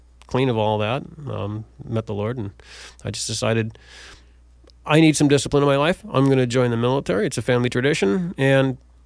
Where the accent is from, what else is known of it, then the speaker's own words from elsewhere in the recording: Florida, United States; And I grew up in Florida in the mid to late 70s